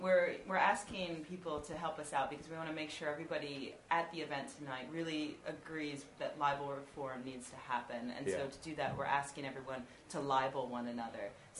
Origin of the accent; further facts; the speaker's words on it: United States; now in United Kingdom; speaking as an American coming over here and being suddenly exposed to things like the Daily Mail